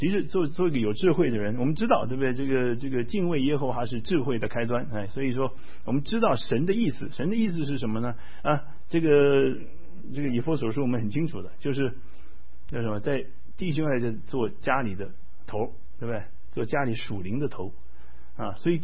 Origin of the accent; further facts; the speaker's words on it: Taiwan; 因为像我们从台湾这个长大的话哈，我们过去在台湾长大